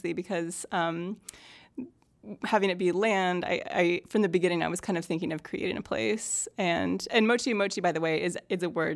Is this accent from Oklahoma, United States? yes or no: yes; Oklahoma, United States; Originally, my interest in Japan started when my family, I grew up in Oklahoma, my family had an exchange student come live with us from Japan.